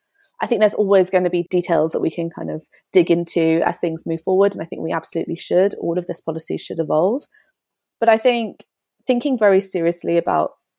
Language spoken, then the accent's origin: English; London, United Kingdom; also born or lived in Wales; I grew up in West London and then I moved to Wales.